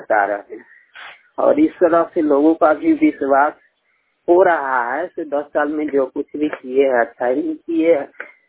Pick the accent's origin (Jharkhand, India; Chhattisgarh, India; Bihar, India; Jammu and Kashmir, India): Bihar, India; Muzaffarpur; मुजफ्फरपुर के निवासी है और बिहार राज्य के रहने वाले हैं।